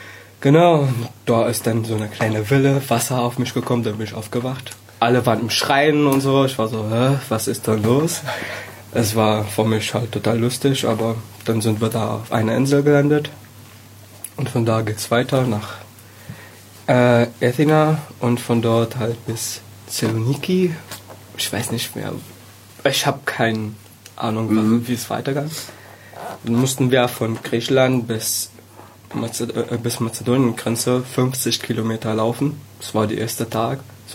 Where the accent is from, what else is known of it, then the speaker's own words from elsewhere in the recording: Syria; born there; German is a second language; Ich bin Palästinenser, in Syrien geboren.